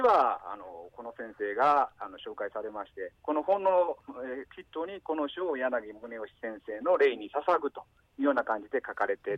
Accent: Toyonaka, Osaka, Japan; now in Inagawa, Japan; 僕はね大阪なんです。大阪豊中、うん、そして今の、まあ、ニュータウンの稲川町にやってきたということなんです。

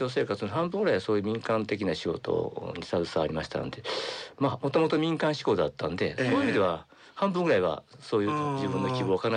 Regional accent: Kakogawa, Hyogo, Japan; あの加古川市、生まれも育ちも播州の人でございます。

